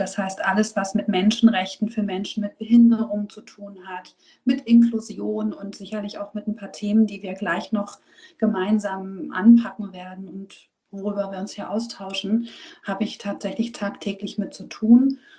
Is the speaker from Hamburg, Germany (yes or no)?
yes; Hamburg, Germany; born there; Ich bin nämlich gebürtige Hamburgerin und als Hamburgerin bin ich natürlich auch Patriotin.